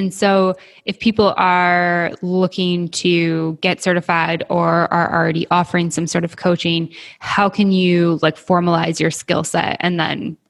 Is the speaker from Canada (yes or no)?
yes; Canada; I'm Canadian, so we say physio.